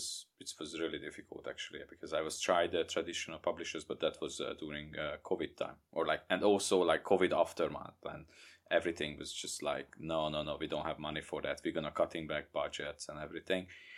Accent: Hungary; English is a second language; now in London, United Kingdom; I'm from Hungary, but I'm living years here in London.

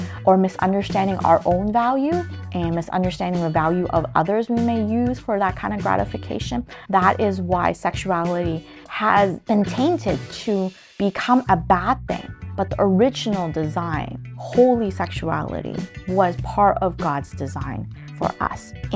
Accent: Ontario, Canada; I'm personally in Canada, just an hour north of Toronto in Ontario. I grew up here most of my life, so the worldview from which I'm speaking from is mostly from my experience growing up in this area

